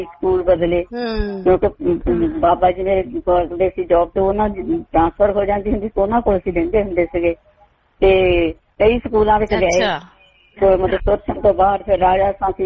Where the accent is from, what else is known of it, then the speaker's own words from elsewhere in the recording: Sur Singh, Punjab, India; ਸਰਕਾਰੀ ਸਕੂਲ ਸਿੰਘ ਪਿੰਡ ਜਿਹੜਾ ਹੁਣ ਬੜਾ ਮਸ਼ਹੂਰ ਹੈ, ਵੈਸੇ ਸੁਰ ਸਿੰਘ ਪਿੰਡ ਹੁੰਦਾ ਸੀ, ਉੱਥੇ ਅਸੀਂ ਰਹਿੰਦੇ ਸੀ ਉਦੋਂ, ਤੇ ਉੱਥੇ ਸੁਰ ਸਿੰਘ ਵਿਚ ਸਕੂਲ ਨਹੀਂ ਸੀ ਹੁੰਦਾ